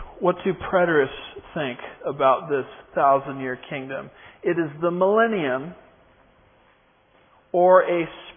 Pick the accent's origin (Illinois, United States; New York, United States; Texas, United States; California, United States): Texas, United States; In my home state of Texas, we have two great cities. We have Houston and we have Dallas.